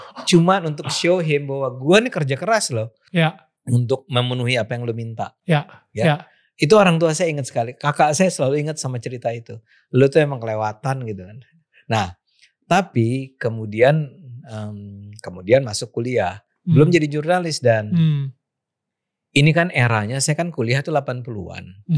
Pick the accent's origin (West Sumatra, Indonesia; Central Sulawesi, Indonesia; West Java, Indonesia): West Java, Indonesia; Bogor; Saya terlibat tuh dalam, di Bogor kan, kota saya Bogor.